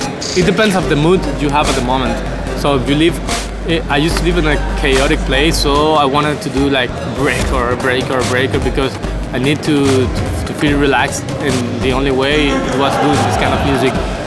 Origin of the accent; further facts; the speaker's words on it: Caracas, Capital District, Venezuela; English is a second language; now in Barcelona, Spain; Venezuela, I come from Caracas, and it's a really chaotic place. Yeah, it's pretty dangerous, you know. It's really stressing to live there.